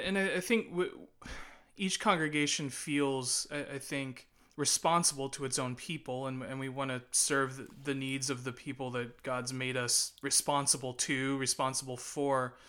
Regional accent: Washington, United States; so I grew up here in Grays Harbor. I actually grew up attending the church that I'm now serving

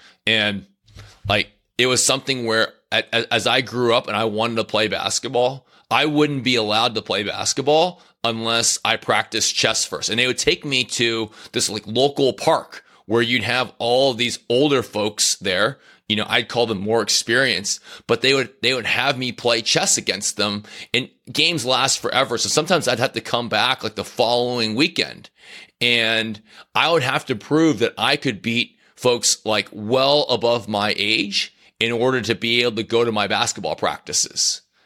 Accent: Houston, Texas, United States; So Rashard Lewis, he grew up in Houston, where I grew up.

